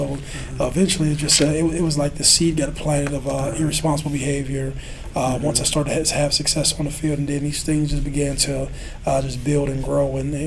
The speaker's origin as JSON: {"language": "English", "town": "Youngstown", "region": "Ohio", "country": "United States", "tie": "born or raised there", "moved": "yes", "said": "So I leave Ohio. So I leave my hometown. Right. So the attitude, the mentality, and the character I had in my hometown, it worked for my hometown. But the social dynamics in Youngstown, Ohio, are very different than they are in Columbus, Ohio."}